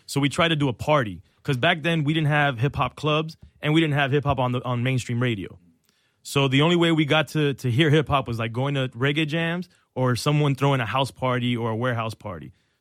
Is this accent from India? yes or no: no; Miami, Florida, United States; So, but as you're growing up in Miami, as we did, you appreciated bass for being like a native music to Miami.